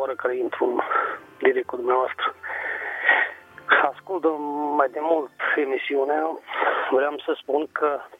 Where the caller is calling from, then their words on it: Pitești, Argeș, Romania; sunt din Pitești